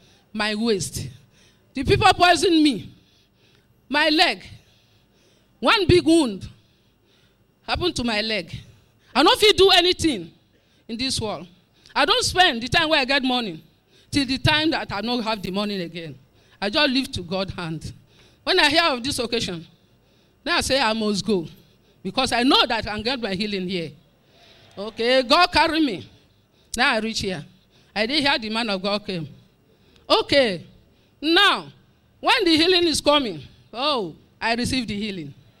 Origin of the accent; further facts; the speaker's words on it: Kedre, Rivers, Nigeria; I'm from Kedre town, Gokana.